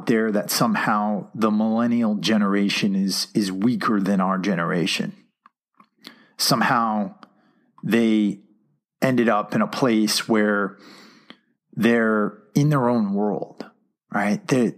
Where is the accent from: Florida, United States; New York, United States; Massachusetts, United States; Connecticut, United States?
Connecticut, United States; Norwalk; A kid from my hometown, Norwalk, Connecticut